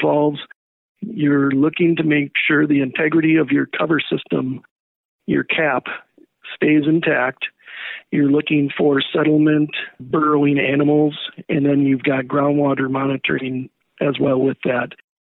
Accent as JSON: {"language": "English", "region": "Wisconsin", "country": "United States", "also_born_or_lived": "Minnesota", "said": "I'm originally from Wisconsin and most recently moved here from northern Minnesota."}